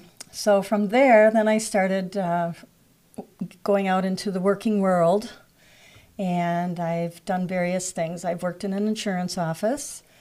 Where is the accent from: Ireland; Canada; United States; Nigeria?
United States; Reed City, Michigan; born there; Well, if we're going way back, I was born in Reed City.